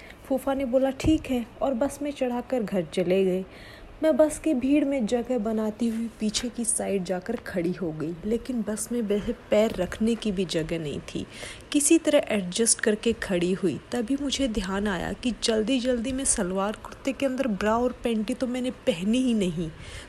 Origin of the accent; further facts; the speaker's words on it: Mumbai, Maharashtra, India; और मैं एक 19 साल की टीनेजर गर्ल हूँ। मैं मुंबई की रहने वाली हूँ और अभी मेरी उम्र 19 साल है।